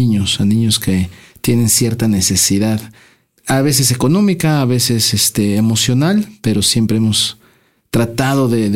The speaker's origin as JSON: {"language": "Spanish", "region": "Mexico City", "country": "Mexico", "tie": "born or raised there", "said": "soy originario del DF, ya tengo muchos años en Morelos."}